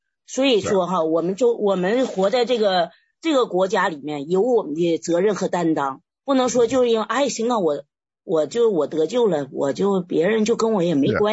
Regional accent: China; 今天我是中国人

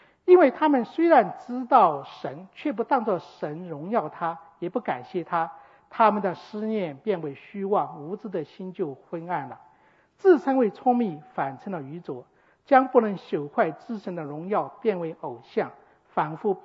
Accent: China; 我们中国人最初塑的那个关公的像

